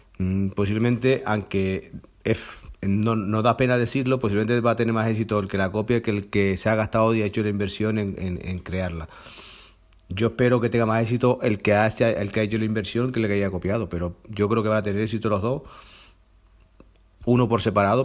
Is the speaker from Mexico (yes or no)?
no; Spain; desde mi punto de vista como trabajador español que soy